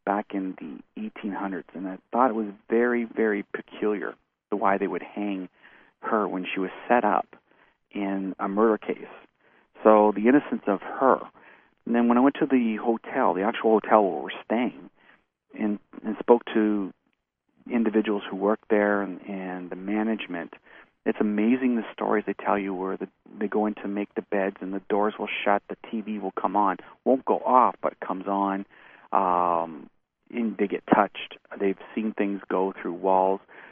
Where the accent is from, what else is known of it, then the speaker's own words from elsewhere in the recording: Sarnia, Ontario, Canada; This is my hometown. I lived here all my life, and there were gallows at one time.